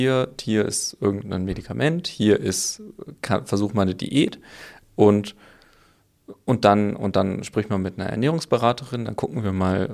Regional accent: Berlin, Germany; Vor allem in Berlin, also wo ich aufgewachsen bin und wo ich studiert habe.

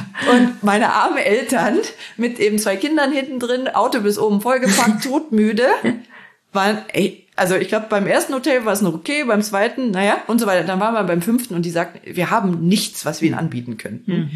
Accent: Essen, North Rhine-Westphalia, Germany; Und von Essen, wo ich aufgewachsen bin, in die Normandie, ist ja doch auch recht weit.

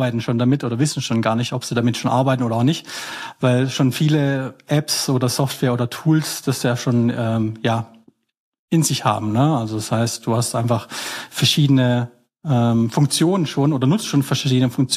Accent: Horb am Neckar, Baden-Württemberg, Germany; ich komme aus Schwarzwald, am Horb, am Neckar, am Rande

